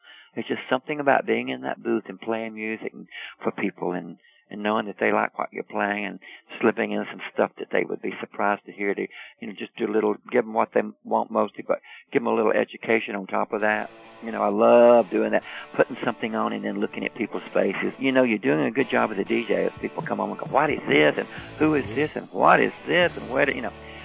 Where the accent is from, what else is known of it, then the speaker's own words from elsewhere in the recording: the South, United States; I was raised in the South on R&B and black music and gospel music and all that stuff.